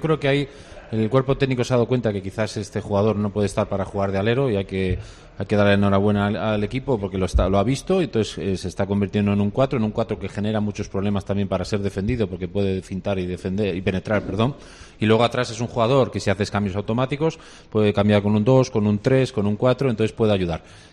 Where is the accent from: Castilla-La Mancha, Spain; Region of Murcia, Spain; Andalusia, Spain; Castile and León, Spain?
Castile and León, Spain; Ponferrada; Soy de Ponferrada.